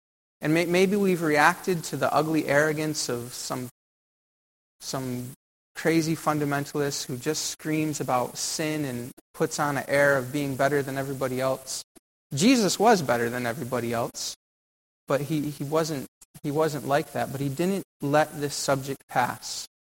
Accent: United States; I grew up in America. God was abstract.

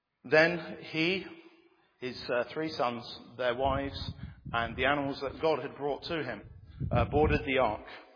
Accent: Bangladesh; I grew up in Bangladesh, and raining for 40 days and 40 nights is not an unusual thing.

